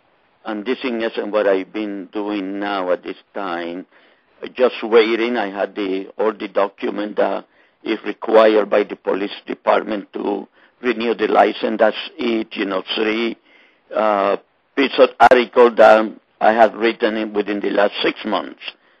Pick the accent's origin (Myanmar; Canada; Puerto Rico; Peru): Puerto Rico; moved away; I was born and raised in Puerto Rico. I came here in 1951 during the McCarthy era.